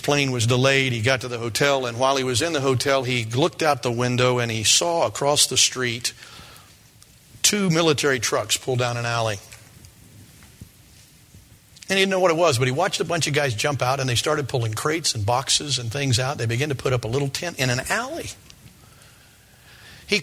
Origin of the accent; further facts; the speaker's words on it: United States; How should I feel as an American when I hear this